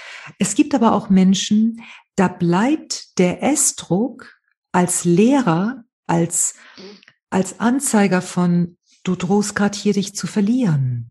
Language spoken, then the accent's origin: German; Spain; German is a second language; ich komme aus Spanien und so weiter, ich arbeite als Traumatherapeutin.